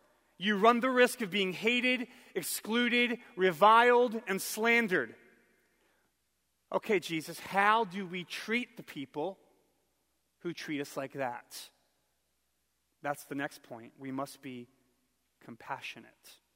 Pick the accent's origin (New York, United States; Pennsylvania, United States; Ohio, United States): Pennsylvania, United States; Philadelphia; I'm from Philly. We fight.